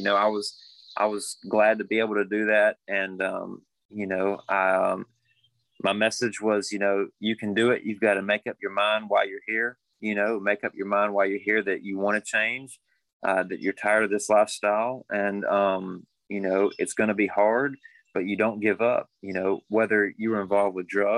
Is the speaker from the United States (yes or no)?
yes; Buford, United States; I grew up in Buford, right down, it's right next to Martinsville. And I grew up there my whole life.